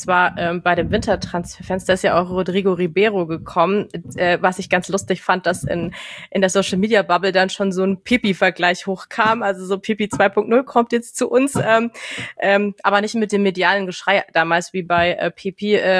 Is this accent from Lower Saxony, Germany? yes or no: no; Augsburg, Bavaria, Germany; obwohl uns die Bayern als Augsburger tatsächlich irgendwie besser liegen